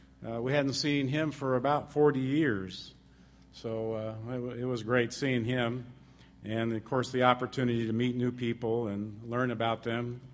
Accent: Texas, United States; My wife and I do live in Texas. We live in San Antonio. We've been there since the 90s, but I grew up in Texas.

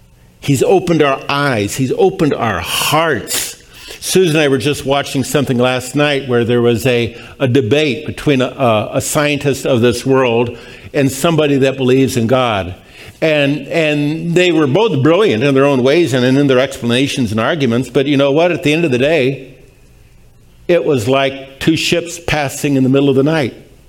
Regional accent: Pasadena, California, United States; You know, I grew up in Pasadena and then later on with college and everything else.

